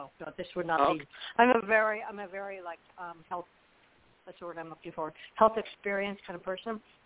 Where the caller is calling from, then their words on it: Allison, Florida, United States; Florida, March 15th.